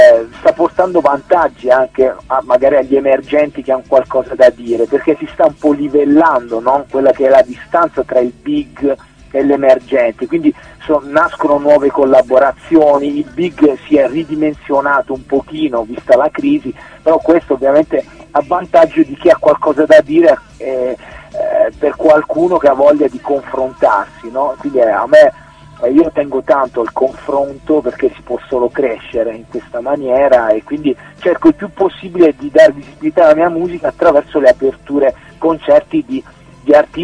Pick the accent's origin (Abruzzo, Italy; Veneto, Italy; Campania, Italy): Abruzzo, Italy; Vasto; now in Ravenna, Italy; io vivo a Ravenna, anche se sono abruzzese di origine, di Vasto, quindi provincia di Chieti